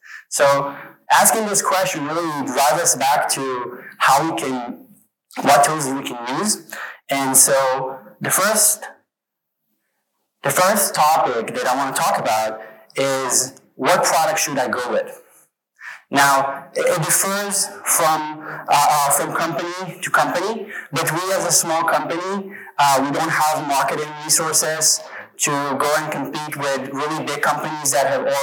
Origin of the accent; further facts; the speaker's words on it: Israel; English is a second language; I'm 31 years old, born and raised in Israel.